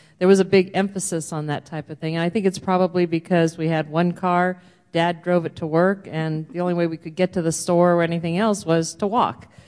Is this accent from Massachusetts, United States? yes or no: no; Merced, California, United States; from Merced.